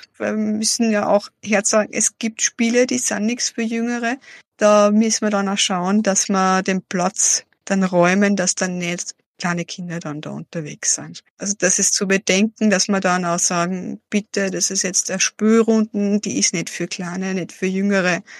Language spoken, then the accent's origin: German; Salzburg, Austria; now in Lamprechtshausen, Austria; Ich bin ja ursprünglich aus Salzburg